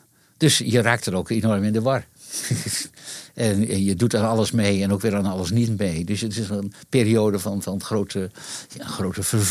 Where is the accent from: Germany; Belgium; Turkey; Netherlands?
Netherlands; Leeuwarden, Friesland; Ook in Leeuwarden, waar ik opgroeide.